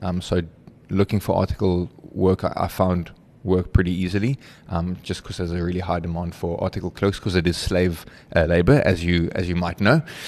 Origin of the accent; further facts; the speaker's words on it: Western Cape, South Africa; also born or lived in Vanderbijlpark; And I grew up I was born up in Vanderbijl Park. Yes, the fall of Fatal Duke, as they call it. So hopefully some of that street smart is born into me. But moved down to the Western Cape very young.